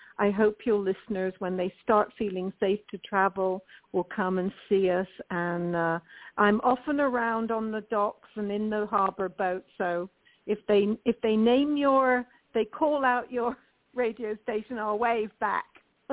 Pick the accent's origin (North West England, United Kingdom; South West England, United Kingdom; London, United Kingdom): South West England, United Kingdom; Bristol; now in San Francisco, United States; I was born in Bristol in England, which has a lot of parallels to where I am now in San Francisco, because both have suspension bridges and both are ports.